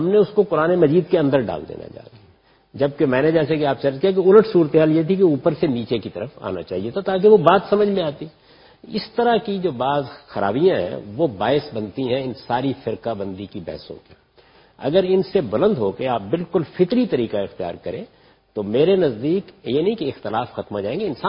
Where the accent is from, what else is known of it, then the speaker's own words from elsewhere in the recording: Pakistan; میں پاکستانی ہوں، باہر بیٹھا ہوا تھا کسی ملک میں تو وہ بھی میری شناخت ہے، لیکن میری مذہبی شناخت میں تعدد نہیں ہے، وہ ایک ہی ہے، وہ میں مسلمان.